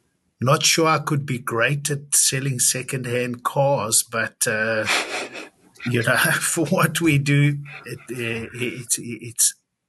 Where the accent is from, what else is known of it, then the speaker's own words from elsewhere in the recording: South Africa; now in Canada; Being South African in Canada, certainly mid-90s onwards